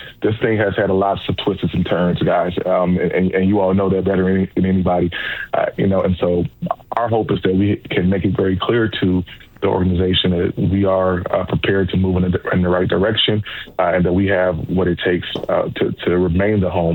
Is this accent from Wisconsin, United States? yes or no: no; Chicago, Illinois, United States; Debbie, you know I'm a Chicagoan. I live in the city. I represent the city.